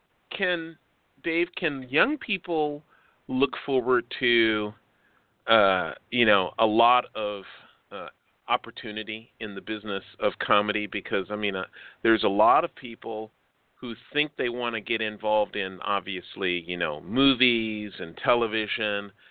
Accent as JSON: {"language": "English", "town": "Chicago", "region": "Illinois", "country": "United States", "tie": "born or raised there", "said": "because I'm born and raised in Chicago"}